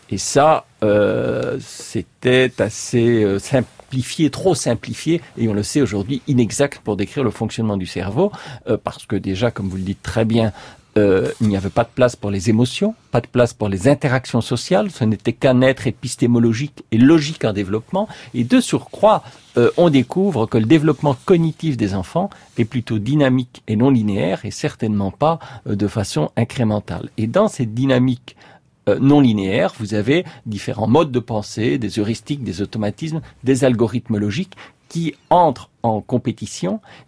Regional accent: Belgium; Je suis belge d'origine

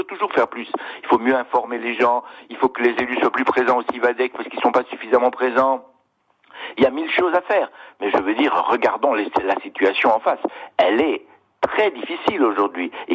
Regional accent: Corsica, France; c'est notre irresponsabilité collective en tant que Corse.

